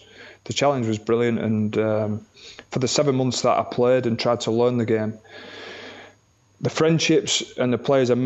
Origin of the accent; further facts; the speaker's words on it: Oldham, North West England, United Kingdom; growing up, I'm from Oldham in Lancashire, and in fact, many of you probably don't even know where that is, but it's a typical working class northern town.